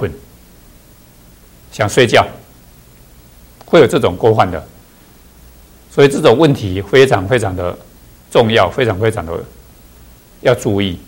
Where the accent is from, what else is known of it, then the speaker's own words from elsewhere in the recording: China; 我们中国人啊，东西那么多没吃完啊，通通跟他放到肚子里面去